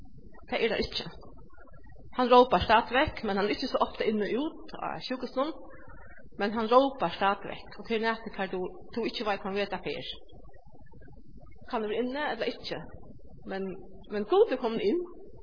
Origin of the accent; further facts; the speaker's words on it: Poland; jag är från Polen